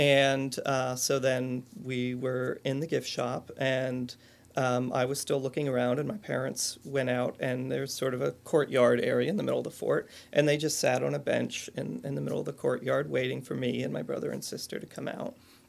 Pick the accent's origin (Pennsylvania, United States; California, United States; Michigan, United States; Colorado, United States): Pennsylvania, United States; Emmaus; in the house that I grew up in Emmaus, Pennsylvania, there were lots of sounds and things that couldn't be explained.